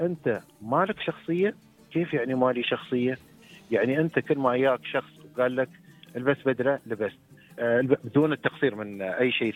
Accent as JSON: {"language": "Arabic", "country": "United Arab Emirates", "said": "هم وين عرفني أن أنا من الإمارات؟ من زي الوطني، من بعض العادات والتقاليد والممارسات اللي أنا أقوم فيها"}